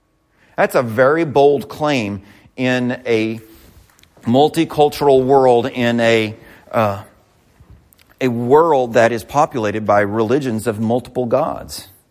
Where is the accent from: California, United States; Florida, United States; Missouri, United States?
Missouri, United States; but by golly, I'm from Missouri. I don't stop. Mules are in our blood.